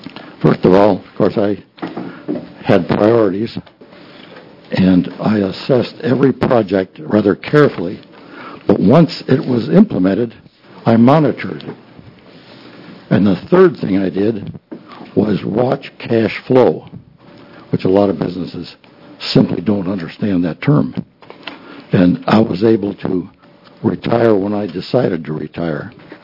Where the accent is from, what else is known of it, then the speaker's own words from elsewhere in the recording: Tigard, Oregon, United States; from Tigard, Oregon.